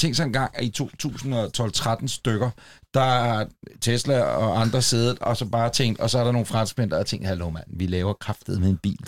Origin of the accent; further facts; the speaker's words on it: Copenhagen, Capital Region of Denmark, Denmark; som københavner skal man nok ikke have sådan en bil